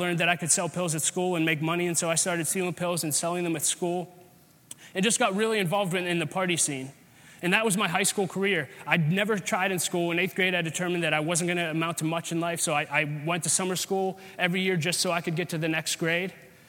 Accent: Wexford, Pennsylvania, United States; also born or lived in Bradford Woods; So I grew up in Wexford, not far from here. I grew up in Bradford Woods, and I went to North Allegheny High School.

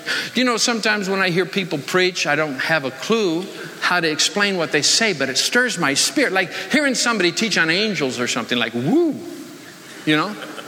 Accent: Michigan, United States; So I remembered growing up in Michigan, because I'm just a little farm boy from Michigan, lived in a town of 1,000 people. I live 5 miles outside the town.

